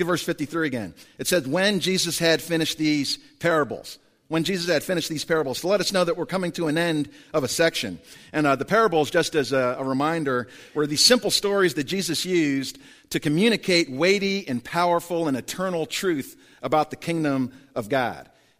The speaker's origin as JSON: {"language": "English", "town": "Albany", "region": "New York", "country": "United States", "accent": "upstate", "said": "It's like, \"I'm from here.\" I'm from here, but I've been you know, out and about so much, like, you know, I've just lost my upstate accent."}